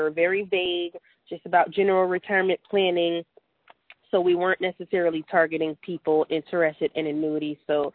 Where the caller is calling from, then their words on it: Florida, United States; I'm calling in from South Florida.